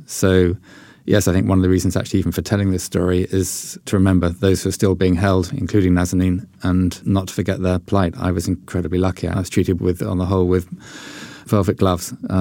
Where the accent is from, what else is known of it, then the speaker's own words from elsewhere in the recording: United Kingdom; I'm convinced that being British in Tehran is more of a liability than being Jewish.